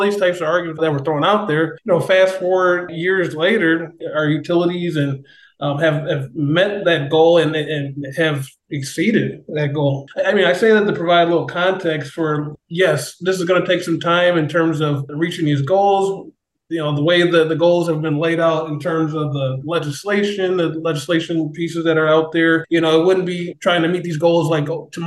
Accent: Detroit, Michigan, United States; also born or lived in Lansing; I'm originally from the Detroit area, but moved to the Lansing area to go to Michigan State.

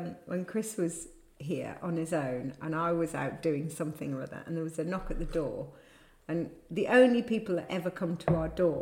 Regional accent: Haltwhistle, North East England, United Kingdom; born there; And I was born in Hotwassel, Northumberland.

